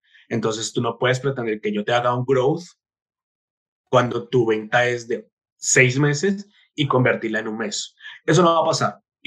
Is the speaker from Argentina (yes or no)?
no; Colombia; moved away as an adult; now in Spain; soy colombiano, vivo en España hace alrededor de 6 años.